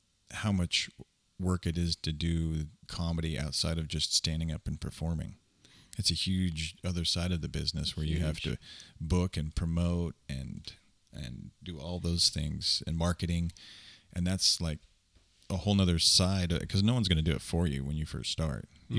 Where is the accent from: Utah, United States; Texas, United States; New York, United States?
Utah, United States; I'm from Utah. It's my bad. I was raised that way.